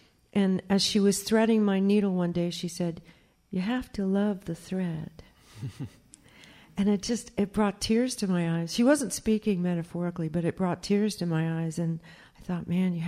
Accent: Memphis, Tennessee, United States; born there; I thought it was a footnote that my parents were both Southerners. And that I was born in Memphis.

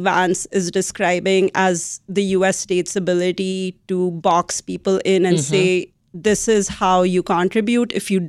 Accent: India; now in United States; as an Indian national, the EB-1B extraordinary ability process actually took a year

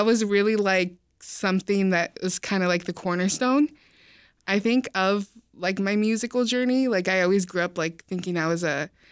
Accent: West Coast, United States; now in Chicago, United States; I'm from the West Coast

